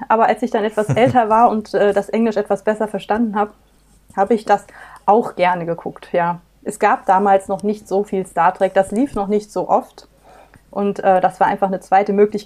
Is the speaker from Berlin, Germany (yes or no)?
no; Rhineland-Palatinate, Germany; ich bin 43 Jahre alt und ich komme aus der Nähe von Mainz.